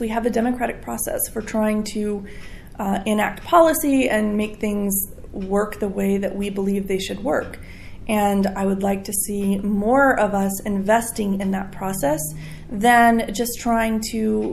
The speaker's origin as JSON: {"language": "English", "region": "Northwest", "country": "United States", "tie": "born or raised there", "said": "and I was born in Washington and raised most of my life in the Northwest."}